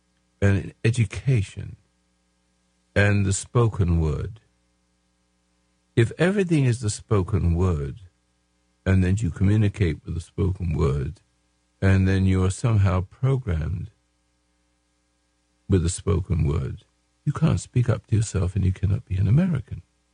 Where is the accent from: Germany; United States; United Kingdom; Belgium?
United Kingdom; England; Because I come from England, and the upper crust, they speak a special kind of English that gets under your skin.